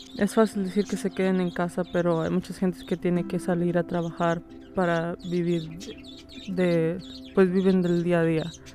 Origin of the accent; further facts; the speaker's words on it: León, Guanajuato, Mexico; also born or lived in Santa Cruz, United States; now in United States; Yo vengo de México, León, Guanajuato.